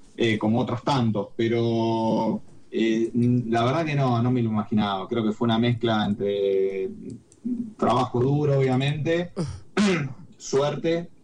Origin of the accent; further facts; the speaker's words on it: Noetinger, Córdoba, Argentina; also born or lived in Rosario; yo viví muchísimos años en Rosario. Si bien soy cordobés, nacido en Noetinger, un pueblo de la provincia de Córdoba, parte de mí no deja de sentirse rosarino.